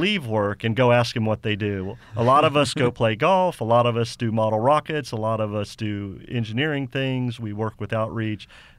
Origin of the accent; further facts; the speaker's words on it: Florida, United States; also born or lived in Tennessee; I grew up actually here in Florida and kind of bounced around a little bit, but ended up in Tennessee with my dad traveling the Southeast area.